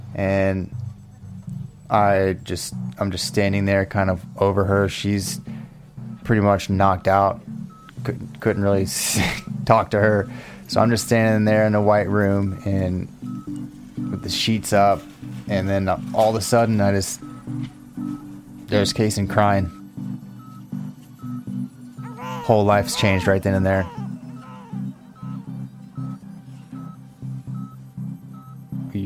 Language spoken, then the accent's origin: English; Jacksonville Beach, Florida, United States; born and raised in Jacksonville Beach, Florida. I'm 27 years old.